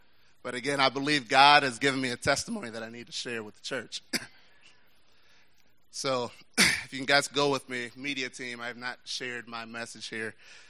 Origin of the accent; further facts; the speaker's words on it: New York, United States; I was raised back in New York attending a Boys and Girls Club when I was in elementary school and middle school.